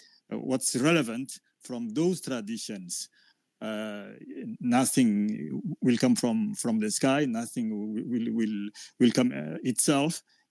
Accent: Djibouti; I'm from Djibouti.

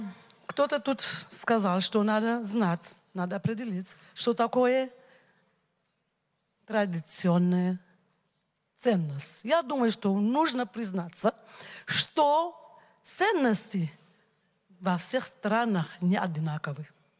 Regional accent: Senegal; Russian is a second language; Я из Сенегала. Бывшая преподавательница русского языка.

